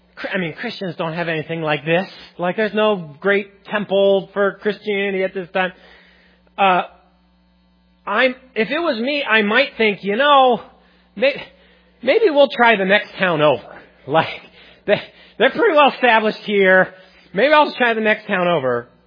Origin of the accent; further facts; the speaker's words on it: Le Mars, Iowa, United States; like, when I go other places and I tell people I'm from Lamar's, and I'm trying to explain where I'm from, I say, oh yeah, we're the ice cream capital of the world.